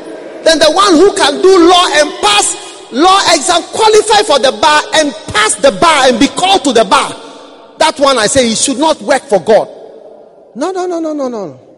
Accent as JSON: {"language": "English", "country": "Ghana", "said": "Even though I was from Ghana, my person was being accepted."}